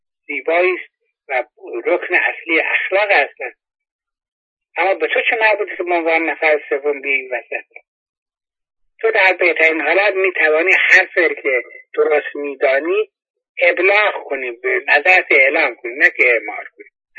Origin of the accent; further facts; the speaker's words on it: Iran; ما همه ایرانی هستیم